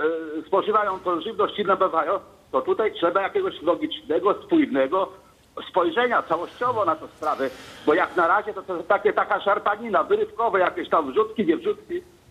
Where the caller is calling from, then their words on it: Węgorzewo, Warmian-Masurian Voivodeship, Poland; ja z Węgorzewa dzwonię, jestem rolnikiem.